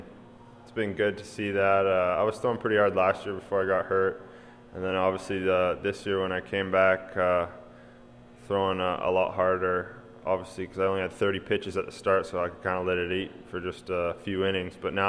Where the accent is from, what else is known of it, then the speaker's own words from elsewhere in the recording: Canada; we're both from Canada, so whenever you got a fellow Canadian, you kind of bond with each other